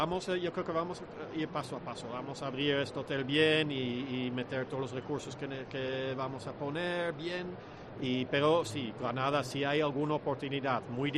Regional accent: Netherlands; now in Spain; yo, como holandés afincado en España

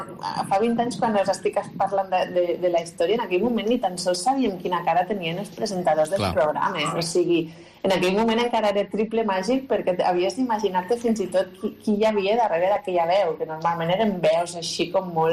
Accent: Catalonia, Spain; now in Barcelona, Spain; Quan surto de Terralta, jo soc de la Terralta, quan me'n vaig d'allí surto a estudiar a Barcelona

